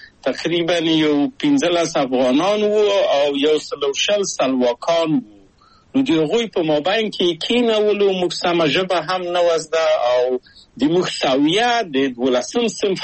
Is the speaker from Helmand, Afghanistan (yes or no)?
no; Kabul, Afghanistan; moved away as an adult; او زه له کابله په یو دولتي بورس چکسلواکیا ته راغلم